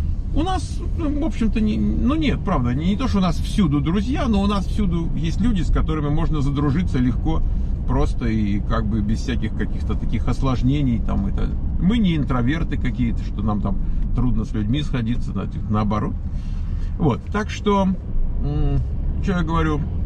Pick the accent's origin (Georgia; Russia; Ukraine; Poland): Russia; Moscow; Вот я вырос в Москве, я прожил там 34 года своей жизни.